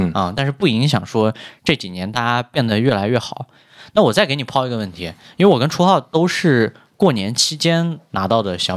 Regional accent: Northwest China, China; 在我老家，就西北的一个工业城市。

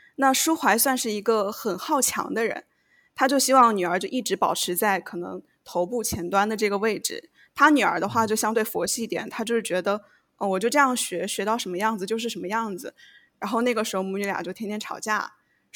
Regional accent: Yongxing, Jiangxi, China; 对，江西永兴县。

